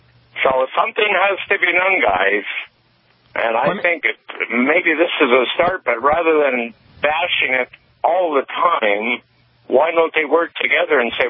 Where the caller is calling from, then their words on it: Minot, North Dakota, United States; Yes, I'm calling from Minot.